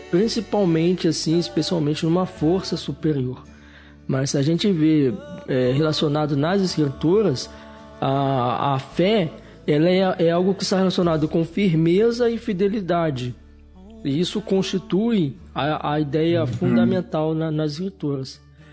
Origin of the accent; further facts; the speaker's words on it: Pinheiral, Rio de Janeiro, Brazil; sou casado, sou pai de 3 filhos bagunceiros, sou de Pinheiral, interior do estado do Rio de Janeiro.